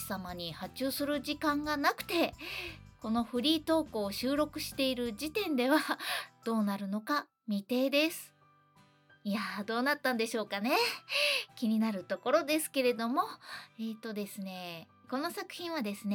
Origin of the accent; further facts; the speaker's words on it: Fukuoka, Japan; also born or lived in Kanagawa; 去年の7月まで神奈川に住んでたんですよ。で、引っ越してもともと生まれ育った福岡へ帰ってきたわけなんですけれども